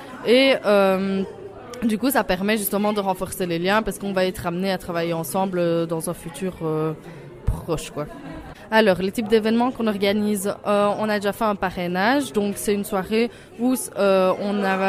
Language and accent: French; Liège, Wallonia, Belgium; donc je viens de Liège.